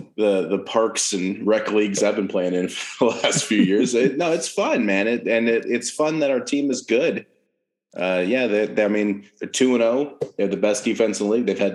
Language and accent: English; Los Angeles, California, United States; even though I'm from Los Angeles and a Lakers fan from birth.